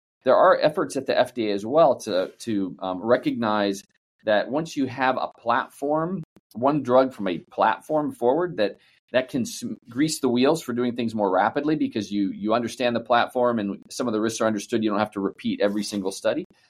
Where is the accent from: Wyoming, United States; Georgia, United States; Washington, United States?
Washington, United States; Seattle; I would say I'm from Seattle, so I was an academic position at Seattle Children's.